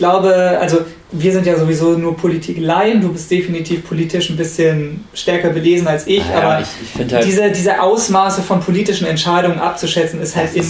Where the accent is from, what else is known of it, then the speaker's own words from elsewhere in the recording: Hamburg, Germany; Ich als Hamburger finde natürlich gut, dass Hamburg ein eigener Bundesstaat, hätte ich fast gesagt, ein eigenes Bundesland.